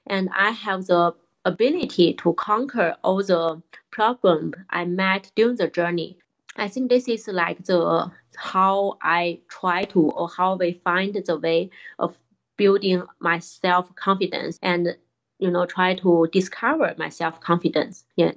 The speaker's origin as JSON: {"language": "English", "country": "China", "tie": "born or raised there", "said": "So my cultural background, I was born in China, and I used to learn Chinese, and I grew up in China. For work, I used to work in Dublin, in Japan, in different countries."}